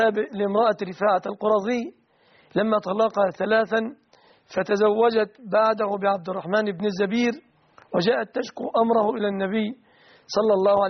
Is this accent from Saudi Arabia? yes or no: no; Egypt